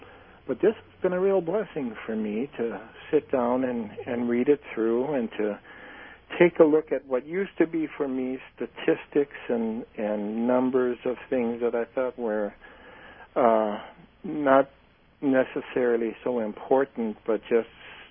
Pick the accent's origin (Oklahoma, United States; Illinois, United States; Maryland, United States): Illinois, United States; Chicago; Yeah, and I grew up in the Chicago area.